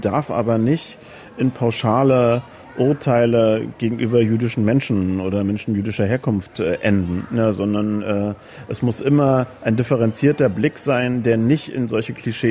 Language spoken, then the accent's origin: German; East Germany, Germany; ich bin im Osten groß geworden